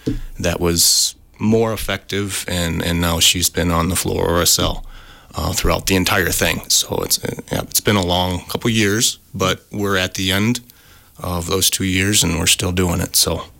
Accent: Excelsior, Wisconsin, United States; Yeah, I grew up in the Blue River area down in the little town of Excelsior. Went to Riverdale.

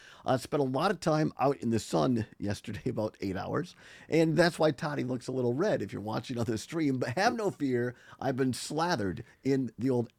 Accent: Richland Center, Wisconsin, United States; Well, I'm from Richland Center. We say aloe instead of aloe.

